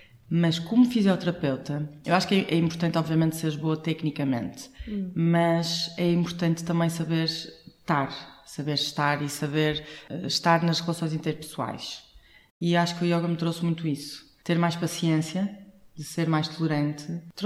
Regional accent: Porto, Norte, Portugal; Eu sou do Porto, eu tenho isto, sabes?

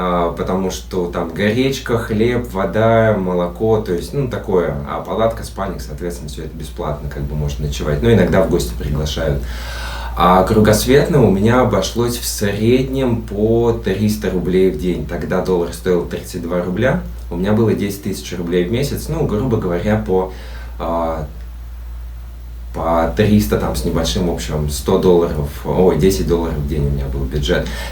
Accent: Tomsk, Tomsk Oblast, Russia; Я сам родом с Томска и проехал с Томска до нашего юга Черного моря

